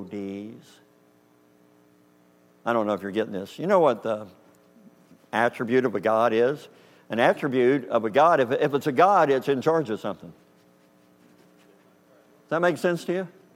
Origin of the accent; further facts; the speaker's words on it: Kentucky, United States; also born or lived in Missouri; I was born in Missouri, but I mainly grew up in Kentucky. We moved there when I was three. And I only church I knew as a child is that one church in Kentucky.